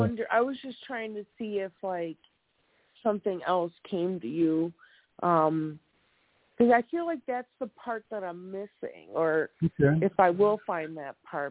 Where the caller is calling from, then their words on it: Wisconsin, United States; I'm calling from Wisconsin.